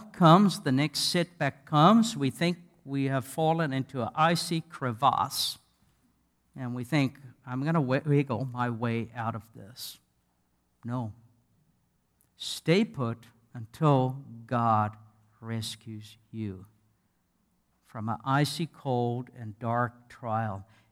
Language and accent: English; South Africa; I come from South Africa. We have many sheep there.